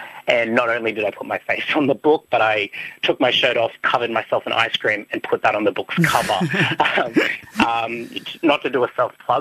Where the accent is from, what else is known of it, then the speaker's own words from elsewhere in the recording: Australia; I was born and raised here.